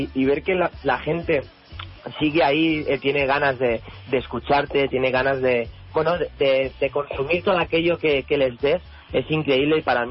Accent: Sant Feliu de Llobregat, Catalonia, Spain; Estoy en Barcelona, sí, en mi pueblo, en San Feliu de Llobregat.

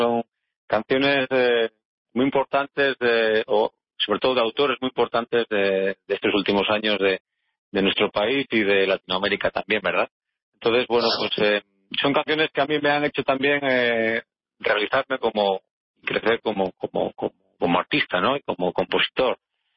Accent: Cantabria, Spain; y también aquí en el norte, yo soy de Cantabria, pues este olor al mar

